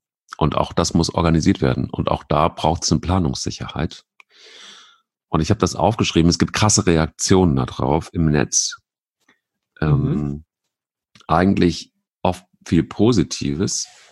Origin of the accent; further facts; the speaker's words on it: Rhineland-Palatinate, Germany; Bei uns im Westerwald sagt man schibbelig.